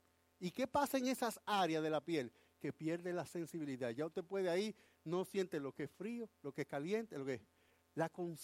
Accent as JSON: {"language": "Spanish", "country": "Dominican Republic", "said": "Como yo soy dominicano antes que cristiano."}